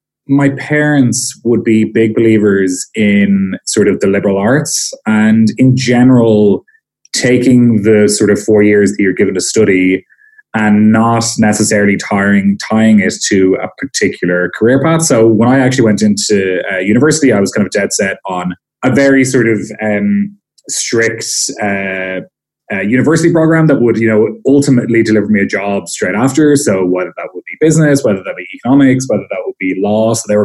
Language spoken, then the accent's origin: English; Dublin, Leinster, Ireland; I'm from Dublin, so I've lived here all my life. Don't see myself moving anytime soon, so very blessed to have lived very, very close to where I grew up as well.